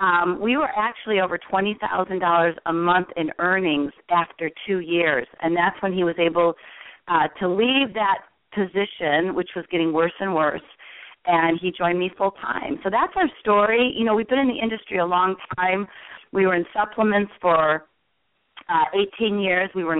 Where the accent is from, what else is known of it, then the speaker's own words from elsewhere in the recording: Chicago, Illinois, United States; moved away as an adult; also born or lived in Denver; I'm originally from Chicago, my husband and I, and, you know, we met in the house clubs back in the 80s